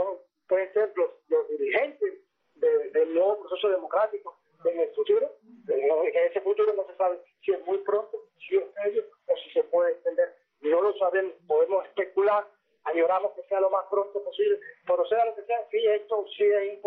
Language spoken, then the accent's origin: Spanish; Baracoa, Guantánamo, Cuba; born there; en Baracoa, la ciudad donde yo nací, en el barrio de la playa